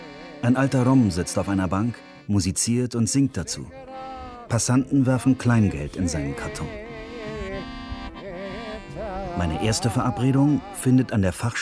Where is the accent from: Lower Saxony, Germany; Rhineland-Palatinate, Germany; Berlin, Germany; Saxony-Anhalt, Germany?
Berlin, Germany; Ich sage, ich bin aus Berlin, Journalist.